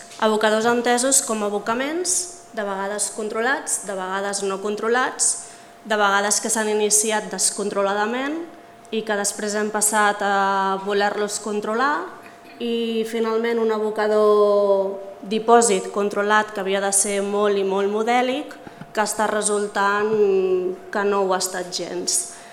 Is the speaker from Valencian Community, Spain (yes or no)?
no; Cerdanyola del Vallès, Catalonia, Spain; sóc veïna de Cerdanyola des de que vaig néixer. Duc unes quantes canes, però sóc bastant jove.